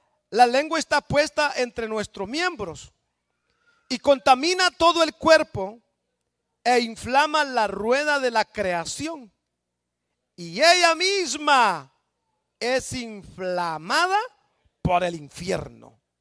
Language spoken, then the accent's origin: Spanish; El Salvador; En tiempo de la guerrilla murieron muchos en el año 87, 88 allá en mi país, El Salvador.